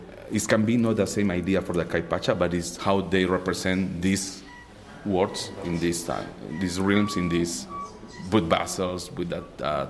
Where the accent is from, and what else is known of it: Peru; English is a second language; now in Vancouver, Canada